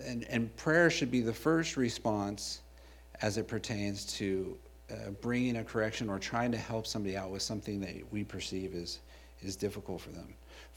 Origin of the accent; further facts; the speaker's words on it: California, United States; and I'm from California, and I would be on the streets